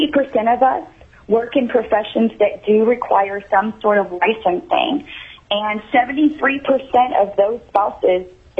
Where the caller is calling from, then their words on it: Anchorage, Alaska, United States; I am calling to from Anchorage, Alaska, as a military spouse.